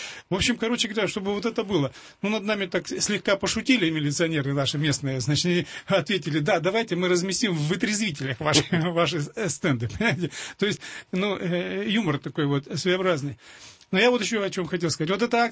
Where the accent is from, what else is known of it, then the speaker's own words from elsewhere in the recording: Volga region, Russia; Тут я с Поволжья